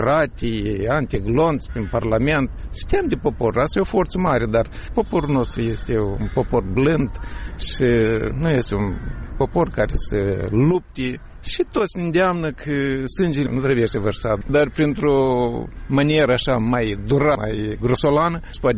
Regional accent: Moldova; Sunt mândru că sunt moldovean

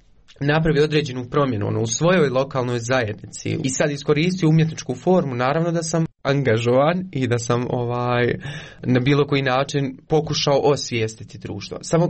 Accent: Konjic, Federation of Bosnia and Herzegovina, Bosnia & Herzegovina; also born or lived in Eisenach, Germany; Ja sam rođen u Njemačkoj, u Eisenachu, 97. godine. Moji roditelji su birali, dakle, konjic kada su htjeli da se vrate u Bosnu i Hercegovinu, 99. godine. I odrastao sam u Konjic. Nisam iz Sarajeva

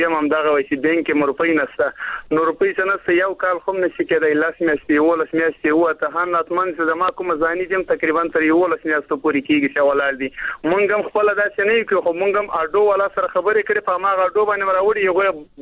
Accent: Afghanistan; now in Karachi, Pakistan; په پاکستان کې موږ مېشت افغانان یو د مهاجرت ژوند تیرو

